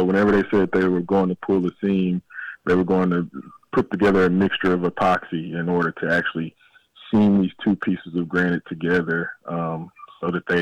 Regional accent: West Memphis, Arkansas, United States; I'm from West Memphis, Arkansas.

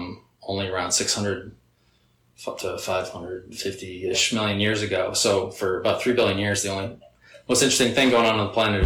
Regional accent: New England, United States; So I'm from New England, where if you hike around Maine or New Hampshire, you can see on the rocks these things called glacial striations

